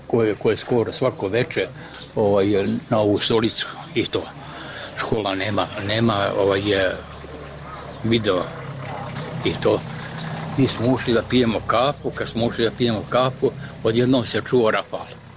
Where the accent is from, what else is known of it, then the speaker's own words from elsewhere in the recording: Montenegro; moved away; Mi smo ovde došli iz Crne Gore u martu mesecu prošle godine.